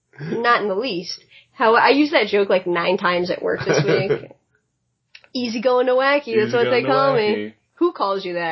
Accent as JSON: {"language": "English", "town": "Chicago", "region": "Illinois", "country": "United States", "said": "I'm from Chicago. I talk fast."}